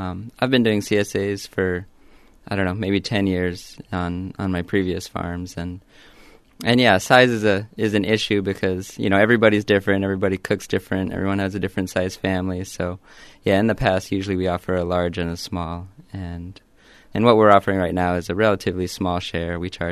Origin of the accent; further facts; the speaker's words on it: New Mexico, United States; moved away as an adult; Well, we're pretty similar to New Mexico, which is my home state, and one reason why I came here, wasn't ready to go back to New Mexico, but I missed that higher elevation and kind of sunny, arid climate.